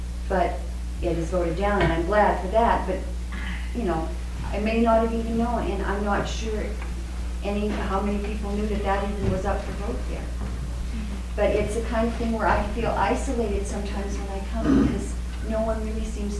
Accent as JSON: {"language": "English", "town": "Edmonton", "region": "Alberta", "country": "Canada", "said": "I'm from Edmonton, Alberta. Many people have no idea where that is."}